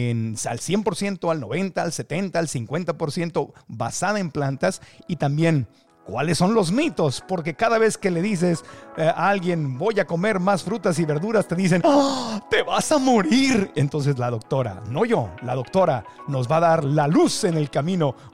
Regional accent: northern Mexico, Mexico; accent: northern Mexican; Bueno, yo tengo acento mexicano del norte, más bien. Soy más norteñito.

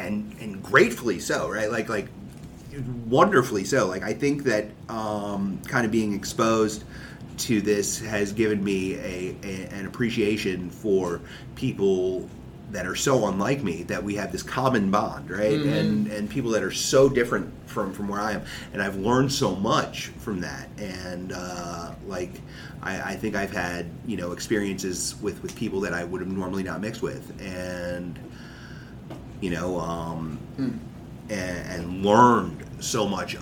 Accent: Fredericksburg, Virginia, United States; Well, I grew up in Fredericksburg, Virginia.

